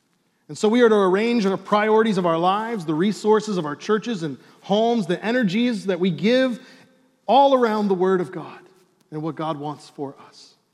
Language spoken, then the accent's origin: English; Chicago, Illinois, United States; I grew up in Chicago during the heyday of the Chicago Bulls.